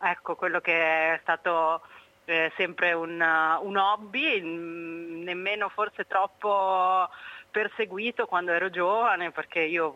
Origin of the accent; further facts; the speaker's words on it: Veneto, Italy; Io racconto l'alluvione del 51 in Polesine, che è la mia terra d'origine